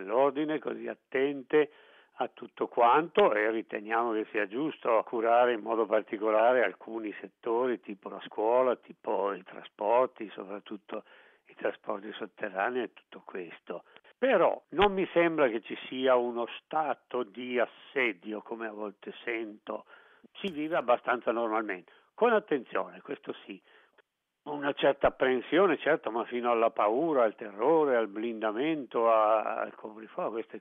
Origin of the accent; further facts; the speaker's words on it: Milan, Lombardy, Italy; now in Brussels, Belgium; io ad esempio vengo da Milano, è un anno e mezzo che sono qui a Bruxelles